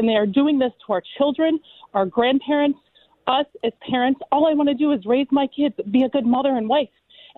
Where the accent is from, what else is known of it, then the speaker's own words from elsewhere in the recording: Chicago, Illinois, United States; now in Florida, United States; I'm enjoying my freedom here in Florida. I'm from Chicago.